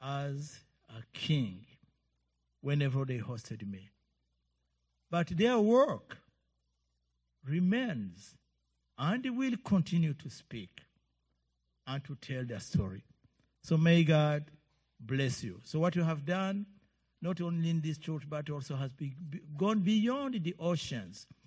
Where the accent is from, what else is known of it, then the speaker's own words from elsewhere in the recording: Burundi; I come from Burundi, and Burundi is located in Central Africa between DRC Congo, Rwanda, and Tanzania. It is a tiny country.